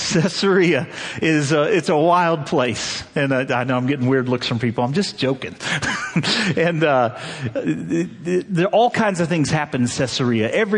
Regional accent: Cincinnati, Ohio, United States; The coney, I'm from Cincinnati, right? Skyline chili.

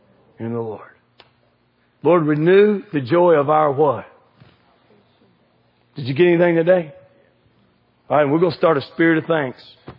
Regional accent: United States; And I grew up in America, and guess what?

